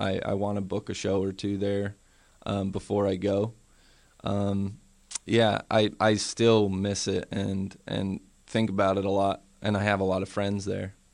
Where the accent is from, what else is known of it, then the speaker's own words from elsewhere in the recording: New Hampshire, United States; now in Brooklyn, United States; I grew up mostly in New Hampshire.